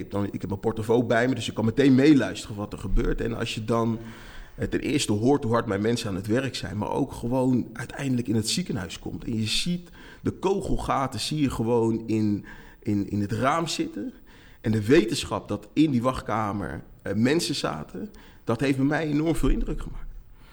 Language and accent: Dutch; The Hague, South Holland, Netherlands; now in Zaanstad, Netherlands; ik kom uit Den Haag, geboren en getogen. En ik kwam hier ruim 5 jaar geleden